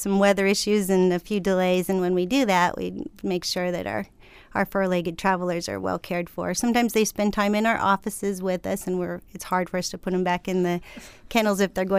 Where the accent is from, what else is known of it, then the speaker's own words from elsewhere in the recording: Dillingham, Alaska, United States; Well, I'm actually originally from Dillingham, so I was very familiar with rural life